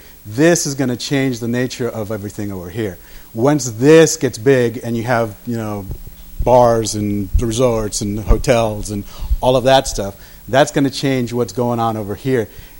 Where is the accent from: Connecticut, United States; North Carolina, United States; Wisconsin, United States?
North Carolina, United States; growing up in North Carolina, it's like night and day.